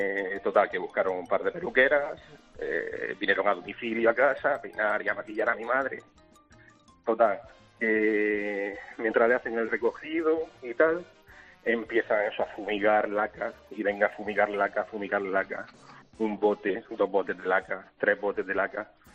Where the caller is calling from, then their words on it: Almería, Andalusia, Spain; Nosotros somos de Almería.